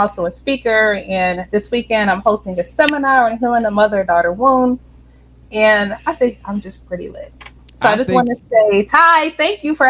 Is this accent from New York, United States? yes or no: yes; Buffalo, New York, United States; also born or lived in Detroit; now in Tampa, United States; First, I'm from Buffalo, New York, y'all, okay? Like, I was born in Detroit, so what up though? And raised in Buffalo, so Bills Mafia, so let's go Buffalo. And I'm here in Florida right now, in Tampa, Florida